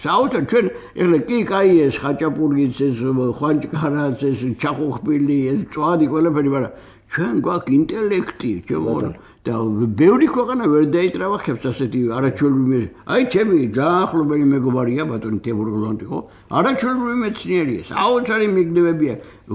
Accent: Guria, Georgia; ეხლა ბუნები ცოტა დაუდგრომელი კაცი ვარ და გურული ვარ

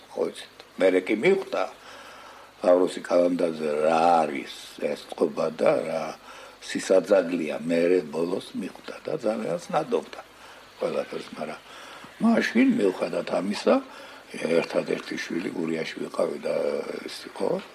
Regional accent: Guria, Georgia; მაგალითად ისედაც გურული ვარ

